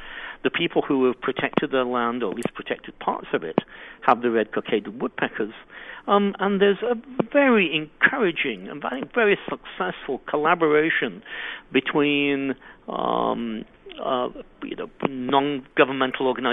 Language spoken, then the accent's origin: English; England, United Kingdom; Obviously, I'm originally English.